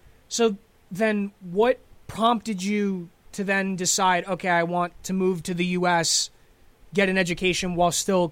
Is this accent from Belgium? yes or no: no; United States; And as an American going down there, it can be startling